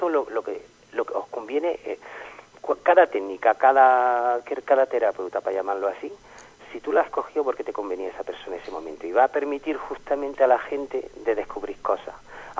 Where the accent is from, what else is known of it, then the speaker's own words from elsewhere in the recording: Paris, Île-de-France, France; Spanish is a second language; que vengo yo de París y que no se encuentra lo que tenéis vosotros